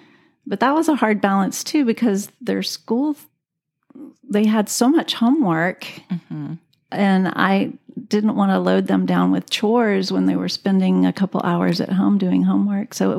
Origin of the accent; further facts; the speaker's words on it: Houston, Texas, United States; 'cause I grew up in Houston and he grew up out in the country where.